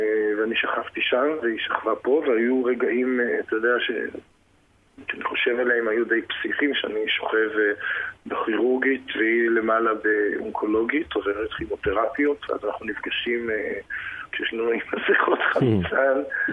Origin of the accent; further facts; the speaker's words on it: Haifa, Haifa District, Israel; הרי אני חיפאי, גאה.